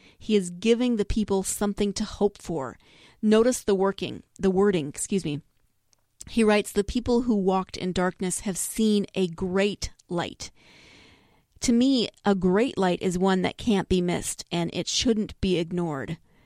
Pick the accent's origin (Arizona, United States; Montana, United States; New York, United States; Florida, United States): Montana, United States; I'm actually from Northwest Montana and over by the Idaho border, so up north, where winter can be dark and gloomy a lot of the time.